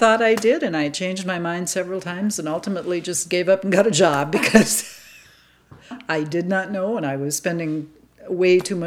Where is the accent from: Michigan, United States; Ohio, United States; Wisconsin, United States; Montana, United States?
Wisconsin, United States; Prairie du Sac; also born or lived in Madison; I was born in Madison, but I lived my early life in Prairie du Sac, Wisconsin. I'm an only child, and let's see, I went to Sauk Prairie High School